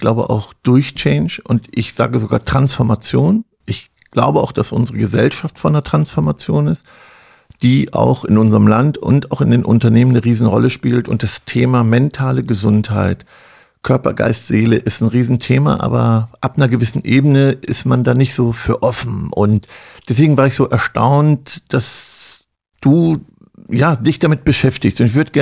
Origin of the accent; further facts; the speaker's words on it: North Rhine-Westphalia, Germany; wir kommen ja aus Ostwestfalen